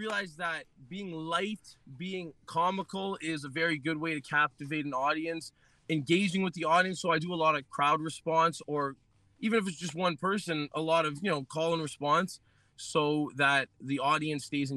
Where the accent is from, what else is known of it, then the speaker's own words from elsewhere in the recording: Sudbury, Ontario, Canada; Yeah, I'm from Sudbury.